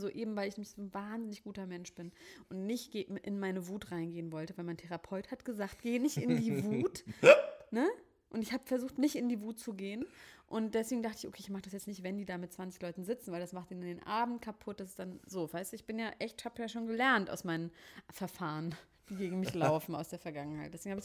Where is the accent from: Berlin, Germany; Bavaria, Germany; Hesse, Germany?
Berlin, Germany; ich bin im Grunewald aufgewachsen.